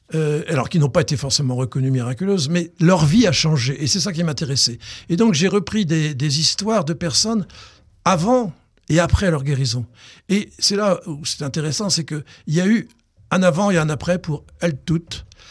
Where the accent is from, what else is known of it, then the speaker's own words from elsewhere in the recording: Valenciennes, Hauts-de-France, France; born there; moi, je suis originaire du Nord. Je suis né à Valenciennes